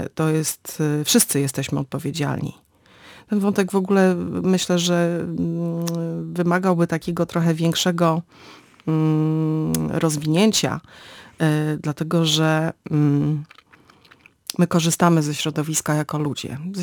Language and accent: Polish; Gdynia, Pomeranian Voivodeship, Poland; Ja się urodziłam nad morzem, jestem gdynianką i w zasadzie morze towarzyszyło mi naturalnie od zawsze.